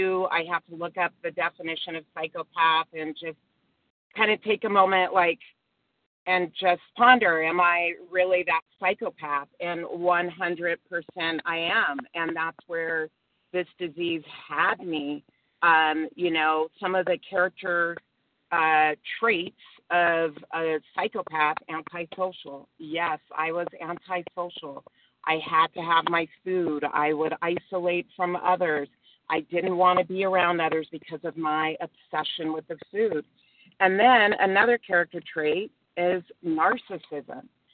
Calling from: Los Angeles, California, United States; I'm calling from Los Angeles.

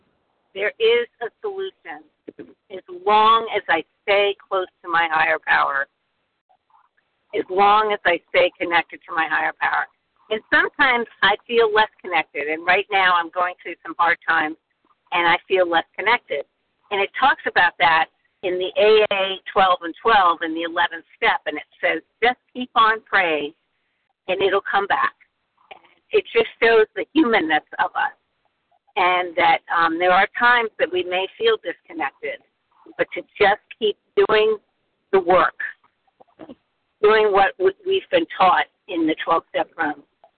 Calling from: Pennsylvania, United States; from Pennsylvania

